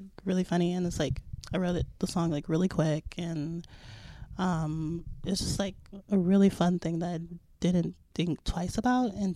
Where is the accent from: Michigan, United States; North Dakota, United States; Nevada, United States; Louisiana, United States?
Nevada, United States; Las Vegas; I think, like, growing up in Vegas and, you know, with there not really, you know, being much of a music scene, there aren't scenes in general